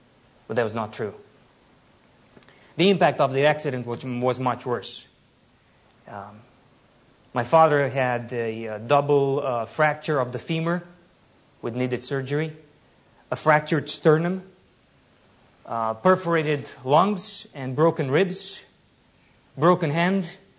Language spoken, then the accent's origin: English; Romania; We're both from Romania, different parts of the country, 10 hours apart.